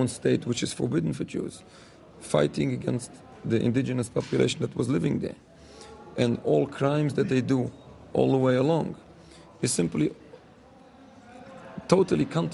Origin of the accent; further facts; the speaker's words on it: United States; I'm an American citizen. I'm a loyal American citizen.